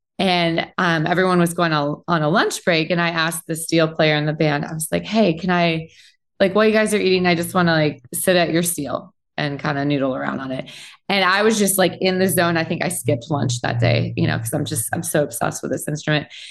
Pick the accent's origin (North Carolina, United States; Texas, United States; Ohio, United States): Ohio, United States; I grew up in Ohio and, there's kind of a lot of that going on.